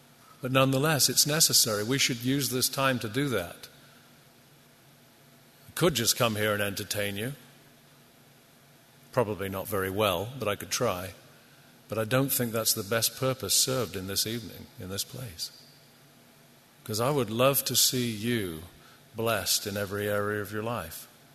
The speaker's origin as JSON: {"language": "English", "region": "England", "country": "United Kingdom", "said": "I'm from England"}